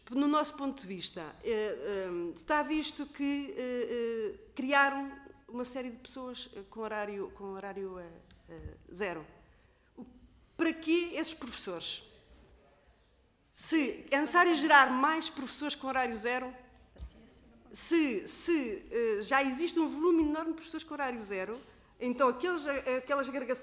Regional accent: Portugal; Nós somos portugueses.

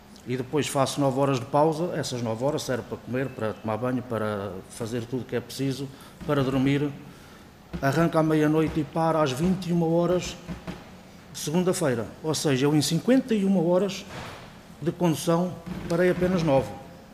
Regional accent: Oliveira do Hospital, Coimbra, Portugal; Eu, por exemplo, eu sou da Oliveira do Hospital

